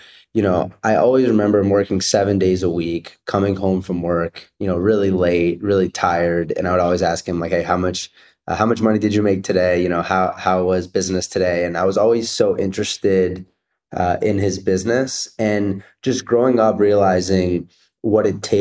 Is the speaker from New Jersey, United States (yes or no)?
yes; Cherry Hill, New Jersey, United States; So I grew up in South Jersey, in Cherry Hill, New Jersey, and my parents are both immigrants from Israel